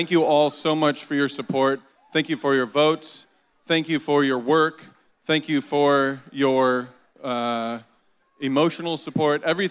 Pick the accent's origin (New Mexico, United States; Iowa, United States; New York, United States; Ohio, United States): Iowa, United States; Decorah; It's something that I've had a passion for doing ever since growing up in Decorah.